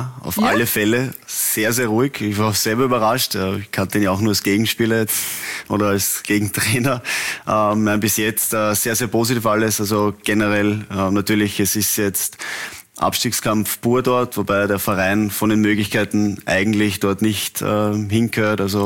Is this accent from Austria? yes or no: yes; Vienna, Austria; aber ich bin aus Wien